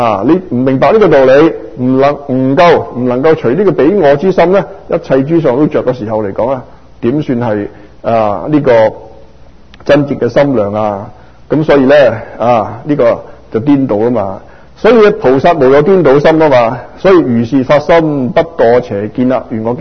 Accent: Hong Kong; 我自己來自香港當然看香港的新聞

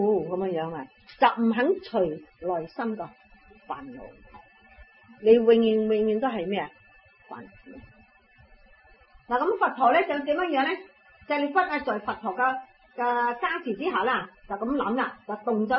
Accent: China; 所以我哋呢个娑婆世界，点解我哋中国人点解要念阿弥陀佛去西方呢？

